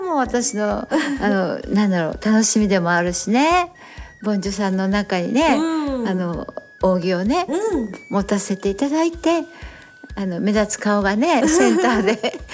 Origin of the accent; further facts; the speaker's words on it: Miyazaki, Japan; まあ宮崎出身だから